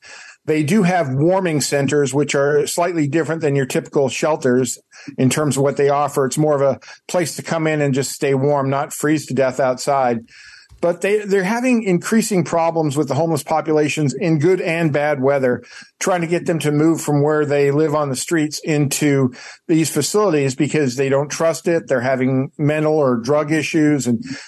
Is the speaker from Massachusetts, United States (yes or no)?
yes; Boston, Massachusetts, United States; I'm originally from Boston, so I'm a little used to it.